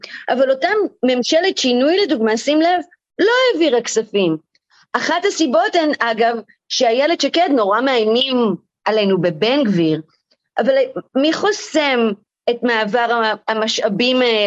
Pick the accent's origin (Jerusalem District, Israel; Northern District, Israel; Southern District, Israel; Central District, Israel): Jerusalem District, Israel; Jerusalem; אחד הדברים שאני מספרת, או שסיפרתי, זה על הילדות שלי בירושלים, אוקיי?